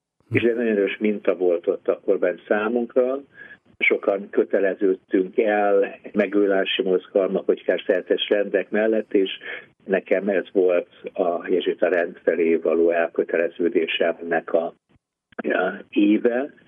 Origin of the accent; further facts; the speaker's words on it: Budapest, Hungary; Budapesten nőttem föl, ott tanultam